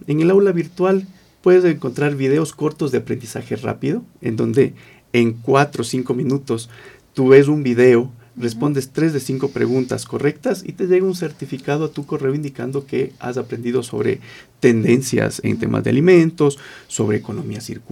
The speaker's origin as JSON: {"language": "Spanish", "country": "Ecuador", "said": "Justamente la intención es encontrarnos como ecuatorianos productivos y también con el mundo."}